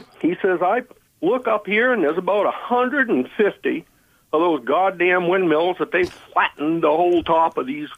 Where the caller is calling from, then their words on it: Skowhegan, Maine, United States; Hey, I'm calling from Skowhegan.